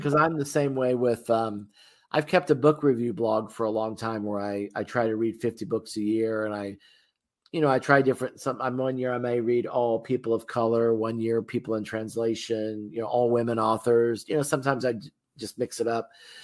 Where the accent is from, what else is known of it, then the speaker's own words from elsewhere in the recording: Muncie, Indiana, United States; And people may or may not know that Garfield is from my hometown of Muncie, Indiana, where a lot of this movie was shot.